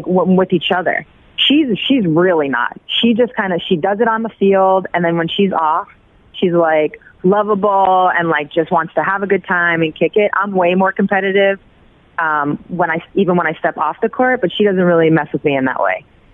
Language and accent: English; Syosset, New York, United States; So I'm from Long Island. I'm from Syosset, New York.